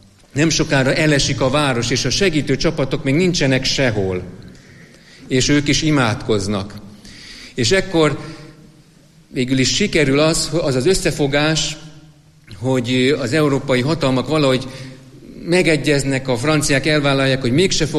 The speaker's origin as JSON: {"language": "Hungarian", "town": "Esztergom", "region": "Komárom-Esztergom", "country": "Hungary", "tie": "born or raised there", "said": "én Esztergomban nőttem fel, úgyhogy amikor gyerek voltam"}